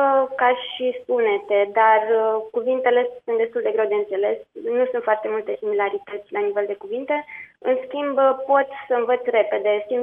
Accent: Romania; moved away; Îmi doresc să ajut la dezvoltarea societății și sunt foarte mândră că sunt româncă și îmi văd viitorul acolo, cu siguranță.

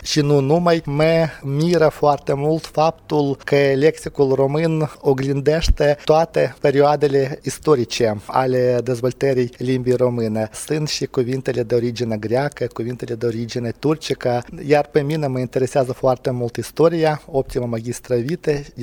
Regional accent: Ukraine; Romanian is a second language; Sunt ucrainean, 100%.

